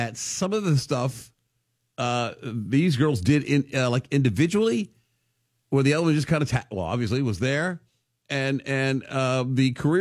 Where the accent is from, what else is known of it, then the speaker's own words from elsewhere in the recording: Texas, United States; I mean, I can remember growing up in Texas with blue laws.